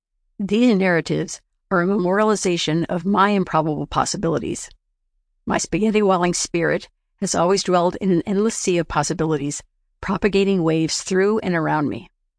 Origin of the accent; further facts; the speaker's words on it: East Coast, United States; I grew up on the East Coast, I grew out on the West Coast, and grew away into the Far East.